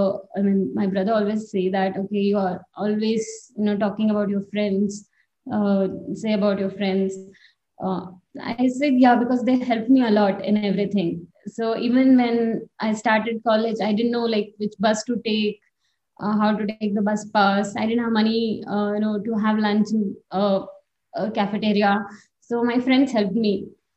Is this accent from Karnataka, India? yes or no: yes; Karnataka, India; I'm from Uttara Kannada district.